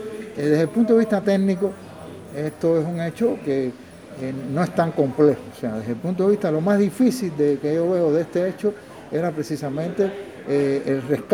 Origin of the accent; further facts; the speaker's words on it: Cuba; excepto como un cubano ver la noticia